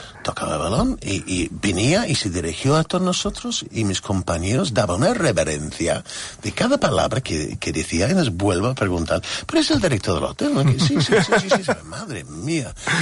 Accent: United Kingdom; del barrio de donde soy yo, Santi, que eran mucha gente de la fábrica, de las minas, los nietos de la revolución industrial del Reino Unido

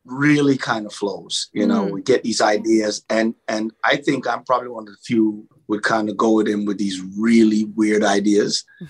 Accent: Jamaica; I'm Jamaican.

